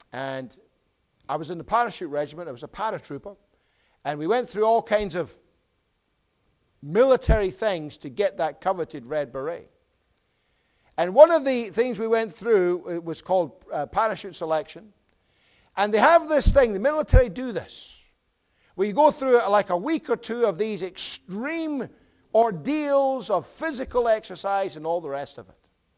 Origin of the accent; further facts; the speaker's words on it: Edinburgh, Scotland, United Kingdom; So in my hometown of Edinburgh, there's an extinct volcano called Arthur's Seat.